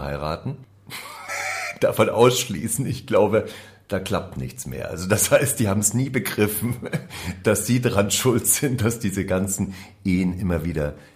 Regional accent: Saxony, Germany; ich komme ja aus Sachsen, da sagt man immer Ösersilke.

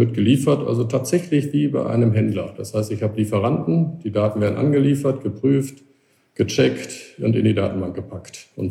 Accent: North Rhine-Westphalia, Germany; Fangen wir vielleicht mal bei Aachen an. Da habe ich studiert, Produktionstechnik. Aufgewachsen bin ich allerdings auf der Grenze Ruhrpott-Münsterland.

